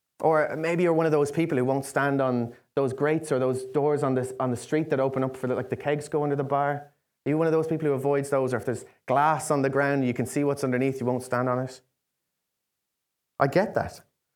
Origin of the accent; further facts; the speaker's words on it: County Laois, Ireland; being an Irishman, I have never seen Ireland win in a big World Cup, unfortunately. And being a Laois man, I am yet to see my county in an All-Ireland final, sadly.